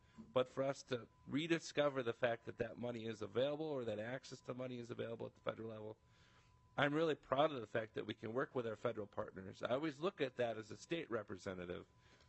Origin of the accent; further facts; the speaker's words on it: St. Peter, Minnesota, United States; I'm from St. Peter, and I served in St. Peter City Council for 7 years.